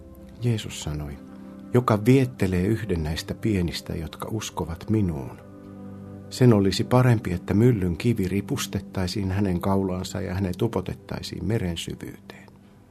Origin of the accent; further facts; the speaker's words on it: Mikkeli, South Savo, Finland; ja olen Mikkelistä.